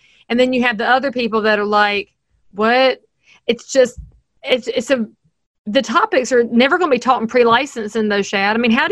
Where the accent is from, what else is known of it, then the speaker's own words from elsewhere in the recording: North Carolina, United States; I mean, I am from North Carolina and I have learned enough about this.